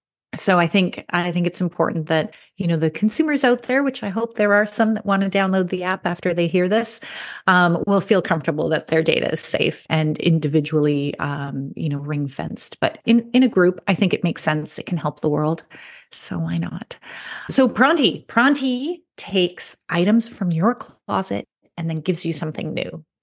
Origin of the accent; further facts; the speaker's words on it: Alberta, Canada; also born or lived in Ontario; So I'm a proud Alberta girl, but no, I was born in Ontario and I came back to Ontario. And so, yeah, I'm in Ontario right now.